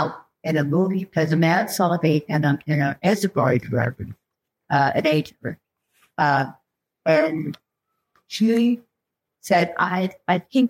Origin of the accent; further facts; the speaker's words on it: Texas, United States; a live show, when I was growing up in Texas.